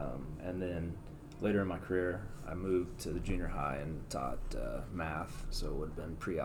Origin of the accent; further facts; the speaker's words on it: Mount Carmel, United States; also born or lived in Southern California; I mostly grew up in Mount Carmel. That's where I was born and raised. I lived in Southern California for about 3 years out of high school, but mostly Mount Carmel.